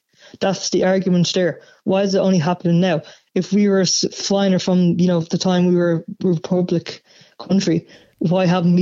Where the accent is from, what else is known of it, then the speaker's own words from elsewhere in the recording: Ireland; I'm obviously Irish, but I, like, you know, I'm proud of the country, but I don't need to fly my flag to prove my point.